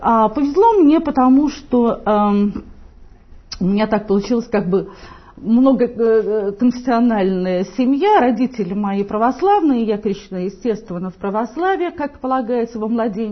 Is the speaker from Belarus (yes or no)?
yes; Western Belarus, Belarus; Я из Западной Белоруссии, поэтому мы до 1939 года не были в составе Советского Союза тогда.